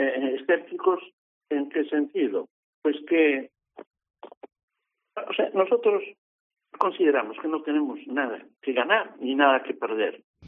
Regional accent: Galicia, Spain; los gallegos siempre tenemos otro sentido por ahí por el cual pensamos

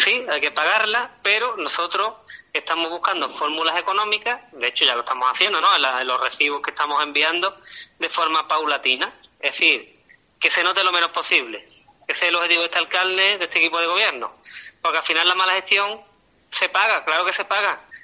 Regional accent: Vejer de la Frontera, Andalusia, Spain; Pero yo sí les digo que al menos ha llegado la esperanza a Vejer.

